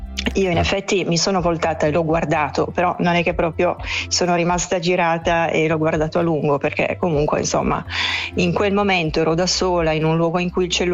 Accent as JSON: {"language": "Italian", "region": "Aosta Valley", "country": "Italy", "tie": "born or raised there", "said": "Io sono originaria della Valle del Cervino, dove ho vissuto fino a 6 anni fa."}